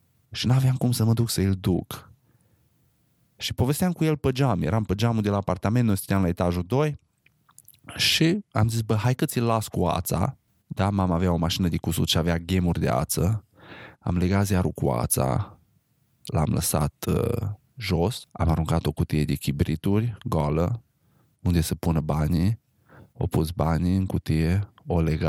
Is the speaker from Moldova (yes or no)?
no; Romania; crescând în România, în perioada în care am crescut, 90-2000, România era exact la fel.